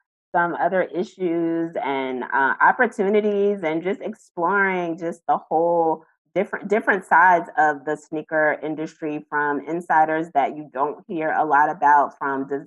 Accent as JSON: {"language": "English", "region": "Northeast", "country": "United States", "tie": "born or raised there", "said": "Like, I mean, I grew up in the Northeast, so it wasn't like that was something that was just like kind of like a part of my upbringing or whatever until I actually attended it."}